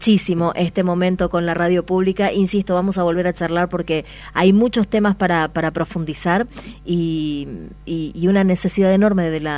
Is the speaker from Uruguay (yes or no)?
no; Argentina; no solo como argentino